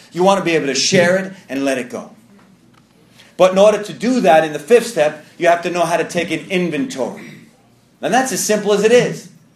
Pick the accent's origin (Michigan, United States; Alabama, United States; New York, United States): New York, United States; I'm from New York.